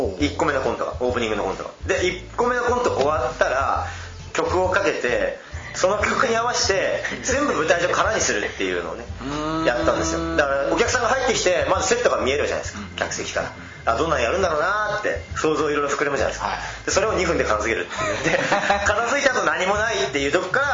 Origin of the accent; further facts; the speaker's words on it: Akita, Japan; 僕は秋田県出身なんで。